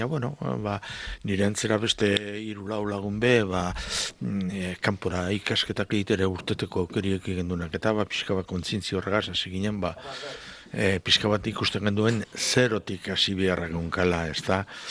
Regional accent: Amoroto, Basque Country, Spain; baina bai, izatez Amorotoko. Amoroto nengola hasi ginen mugida honetan.

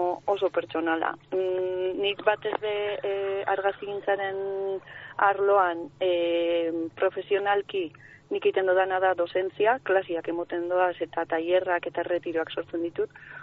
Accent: Barakaldo, Basque Country, Spain; born there; ni jaio nintzen Barakaldon.

